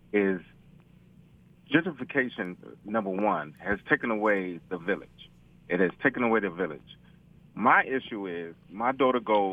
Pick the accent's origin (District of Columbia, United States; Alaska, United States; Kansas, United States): District of Columbia, United States; Washington; I grew up in the Rayford Evans age in D.C., okay? I had a strong house.